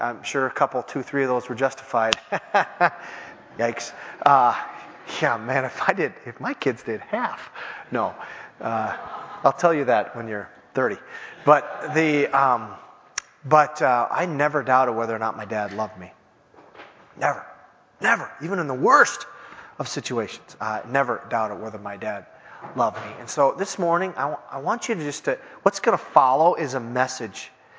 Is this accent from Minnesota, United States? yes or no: yes; Minneapolis, Minnesota, United States; I was in San Diego, and I happened to meet a guy, and he heard I was from Minneapolis.